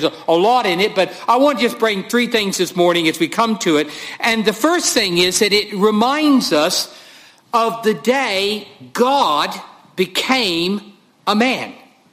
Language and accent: English; United States; It might be because of the reality I'm American, but there you go.